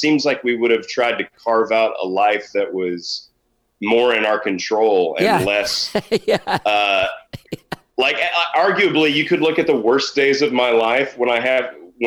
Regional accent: North Richland Hills, Texas, United States; I grew up not far away from Kyle. We both grew up in the Metroplex, so he's Dallas and I was Fort Worth.

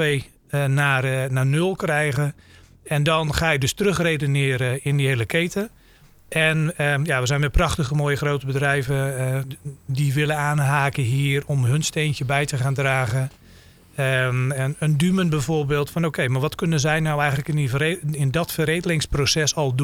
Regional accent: Netherlands; We weten allemaal dat we als Nederlanders buitenlanders zitten en zeggen, of Nederland komen, dat ze zeggen, dan zal het wel goed zijn.

